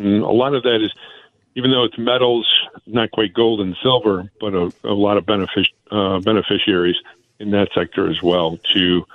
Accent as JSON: {"language": "English", "region": "Missouri", "country": "United States", "said": "I'm from Missouri. You got to show me first."}